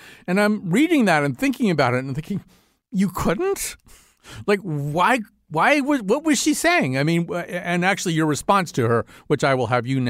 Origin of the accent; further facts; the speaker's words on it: Connecticut, United States; I grew up in Connecticut. But, you know, in Connecticut in the 1950s and into the early 1960s, you could be an 11-year-old kid and not know what homosexuality was